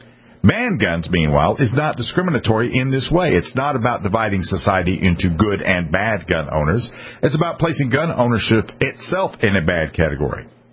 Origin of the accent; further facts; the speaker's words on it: United States; now in Canada; If you grew up somewhere in America where gun culture wasn't a thing, as is my situation, I'm an American living in Canada